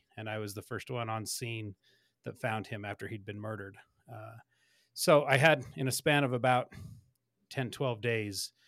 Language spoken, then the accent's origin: English; Springville, United States; I spent about 13 years as a volunteer firefighter and an EMT here in the town that I grew up in Springville.